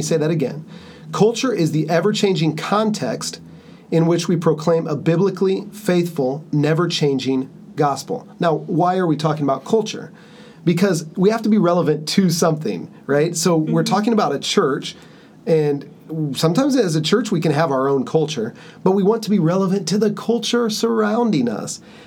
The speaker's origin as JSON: {"language": "English", "region": "Kansas", "country": "United States", "said": "No, I'm actually from Kansas. We're missionaries here."}